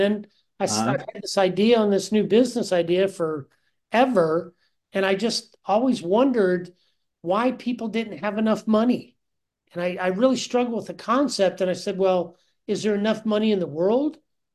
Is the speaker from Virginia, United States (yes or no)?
yes; Virginia, United States; I grew up in Northern Virginia on a small farm with a large family. I have 9 brothers and sisters, and we're all still around and still close and having a good time.